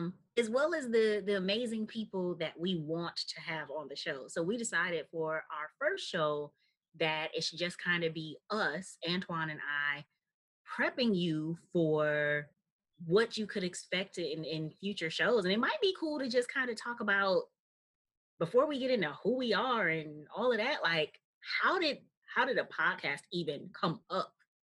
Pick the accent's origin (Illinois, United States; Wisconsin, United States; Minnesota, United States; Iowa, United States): Wisconsin, United States; Milwaukee; I am born and raised in Milwaukee on the north side. So been a north side girl my whole life.